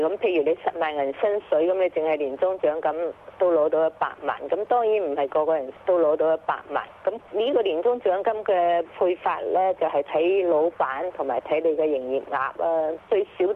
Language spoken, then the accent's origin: Cantonese; Guangdong, China; 就有些我們廣東人吃的鬆糕那類似